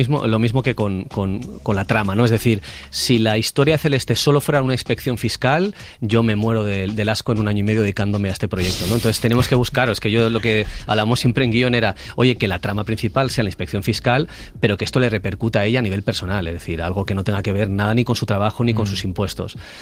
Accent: Basque Country, Spain; ni siquiera ha participado como buen vasco con plantillas, piso hacia adentro

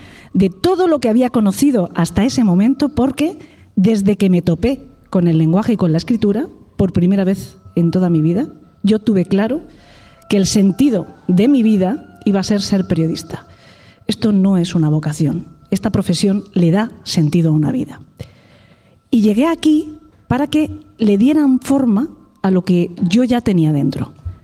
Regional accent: Alicante, Valencian Community, Spain; sino porque venimos de Valencia. Venimos de Valencia. Yo vengo de Alicante, Salva de allí, de Valencia

